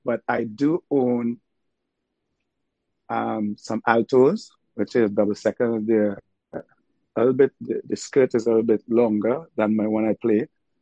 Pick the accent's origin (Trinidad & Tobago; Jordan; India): Trinidad & Tobago; Laventille; also born or lived in Woodbrook; growing up in Trinidad in the village of Laventille, and then we moved from Laventille to the that was in the east. We moved to the west, to a village called Woodbrook.